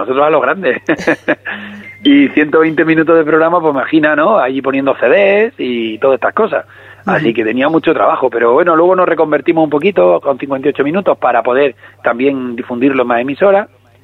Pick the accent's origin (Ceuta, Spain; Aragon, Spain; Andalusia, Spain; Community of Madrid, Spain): Andalusia, Spain; Granada; que somos de Granada, nos mandarais vuestro disco.